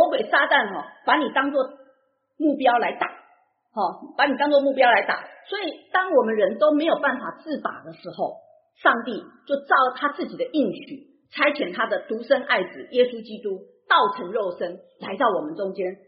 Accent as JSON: {"language": "Chinese", "country": "Taiwan", "tie": "born or raised there", "moved": "yes", "said": "以前我小时候在台湾的时候"}